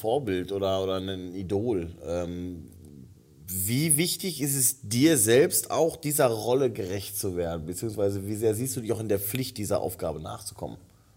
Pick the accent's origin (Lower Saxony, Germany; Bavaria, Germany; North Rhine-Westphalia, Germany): North Rhine-Westphalia, Germany; Ich bin im Ruhrgebiet aufgewachsen und seitdem ich hier unten im Badischen wohne...